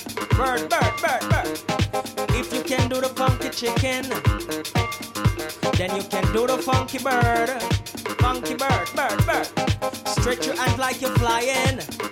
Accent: Mexico; Pero en México somos como, es un poco absurdo, pero somos muy mexicanos, ¿no?

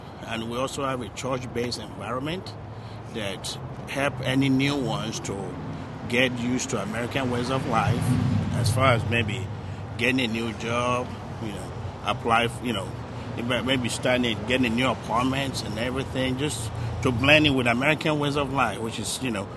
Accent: Nigeria; now in Atlanta, United States; and I come from Nigeria.

